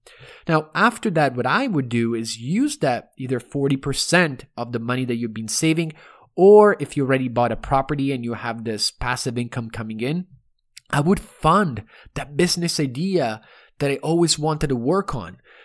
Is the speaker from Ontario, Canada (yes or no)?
yes; Toronto, Ontario, Canada; also born or lived in Rome; I am from Toronto and Rome